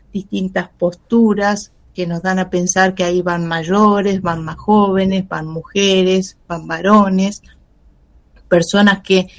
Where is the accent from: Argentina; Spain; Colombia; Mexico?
Argentina; Díganme cómo estábamos los argentinos a las 5 de la tarde